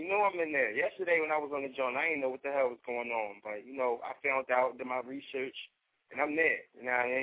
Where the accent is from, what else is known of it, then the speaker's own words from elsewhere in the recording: Philadelphia, Pennsylvania, United States; Yeah, well, basically, I'm from Philly, you know, the Germantown section, be more exact.